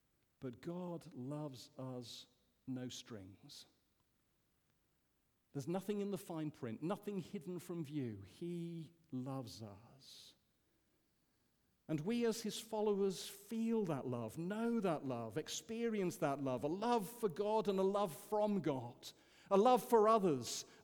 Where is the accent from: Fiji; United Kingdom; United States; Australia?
United Kingdom; Yorkshire and the Humber; I'm a Yorkshireman